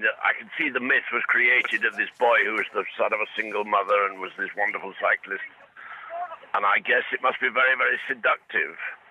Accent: England, United Kingdom; Well, listen, I'm English. I'm not Irish. I'm not Catholic.

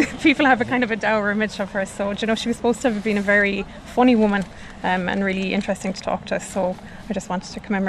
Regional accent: Tralee, County Kerry, Ireland; I'm from just outside Tralee and still living here, so very much kind of part of the area.

